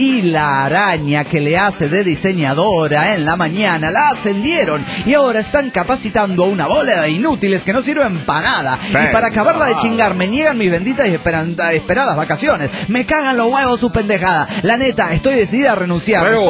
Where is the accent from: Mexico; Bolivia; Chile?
Bolivia; Cochabamba; de Cochabamba, Bolivia.